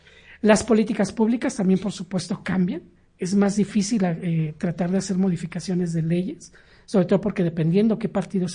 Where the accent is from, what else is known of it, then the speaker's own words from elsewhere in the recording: Mexico City, Mexico; yo viví y nací aquí en la Ciudad de México